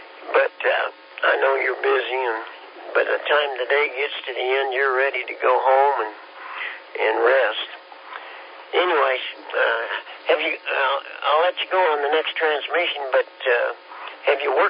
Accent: Kansas, United States; And I was from Kansas and young, but it was still cold.

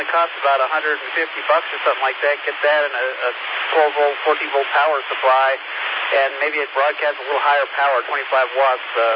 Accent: California, United States; One of my dreams is to be able to contact my hometown out in California via this repeater.

